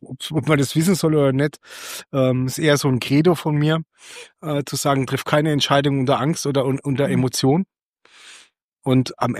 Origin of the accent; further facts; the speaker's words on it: Heidelberg, Baden-Württemberg, Germany; ich bin in Heidelberg im Kraichgau groß geworden, die gab es dort nicht.